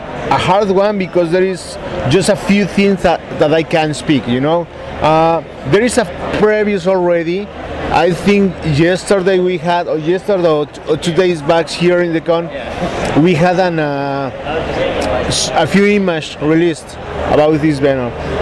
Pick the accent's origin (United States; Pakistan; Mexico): Mexico; English is a second language; moved away; I am coming from Mexico, you know, a place with tropical weather.